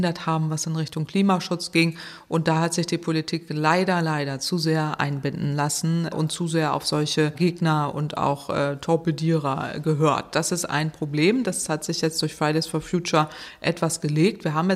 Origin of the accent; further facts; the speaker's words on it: Northwest Germany, Germany; Ich komme aus dem Nordwesten Deutschlands, da gibt es ganz viel Gegenwind.